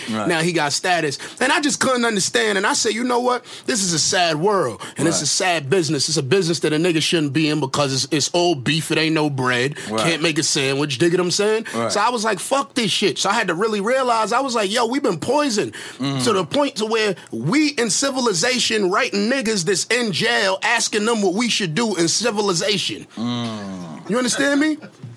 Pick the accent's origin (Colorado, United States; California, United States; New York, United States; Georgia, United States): New York, United States; And I'm from the East, like, my whole life.